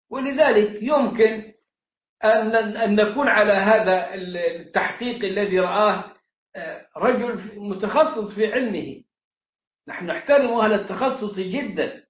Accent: Egypt; عندنا في مصر

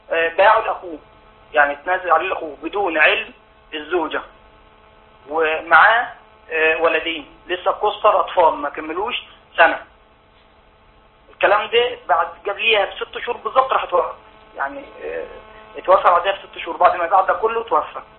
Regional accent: Upper Egypt, Egypt; احنا من الصعيد

